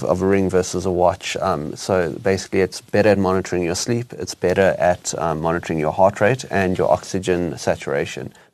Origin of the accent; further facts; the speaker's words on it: South Africa; And we are South African. I'm both born and bred South African.